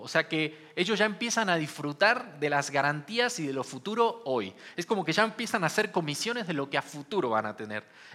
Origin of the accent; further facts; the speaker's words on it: Argentina; Hace un par de días nomás, soy argentino, como saben